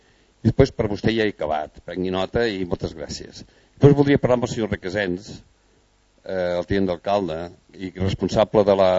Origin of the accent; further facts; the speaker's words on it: Catalonia, Spain; com a català que sóc